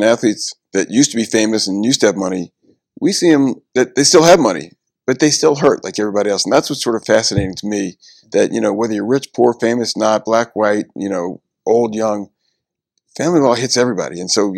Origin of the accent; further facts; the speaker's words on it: New Orleans, Louisiana, United States; But my background is pretty much, I grew up in New Orleans